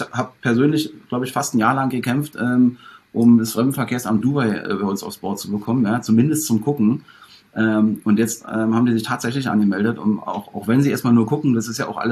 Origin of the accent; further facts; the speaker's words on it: Berlin, Germany; Ich meine, ich komme nur aus Berlin